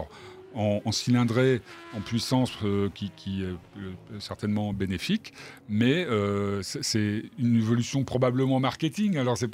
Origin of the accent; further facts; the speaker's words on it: Lille, Hauts-de-France, France; moi, je suis lillois